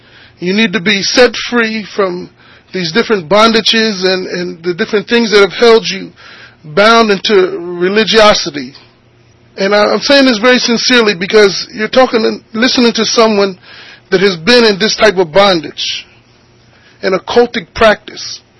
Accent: Philadelphia, Pennsylvania, United States; I'm from Philadelphia, Pennsylvania, to leave that hometown

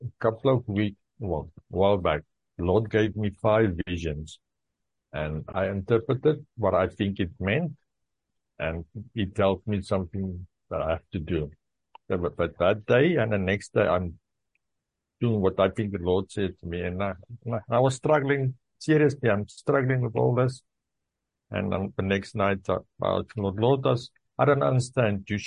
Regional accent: South Africa; accent: Afrikaans; It's my Afrikaans accent, sorry.

